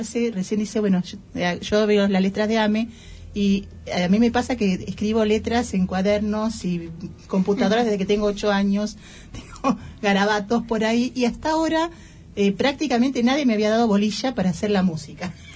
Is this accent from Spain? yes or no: no; Patagonia, Argentina; Somos de la Patagonia Argentina.